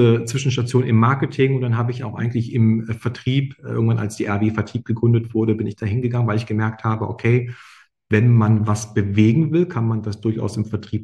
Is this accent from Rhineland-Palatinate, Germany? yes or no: no; Hanover, Lower Saxony, Germany; born there; ich bin in Hannover geboren.